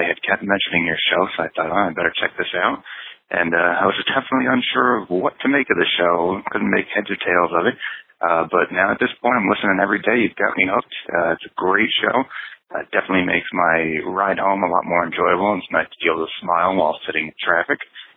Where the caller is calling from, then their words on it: Albany, New York, United States; I'm calling from Albany, New York.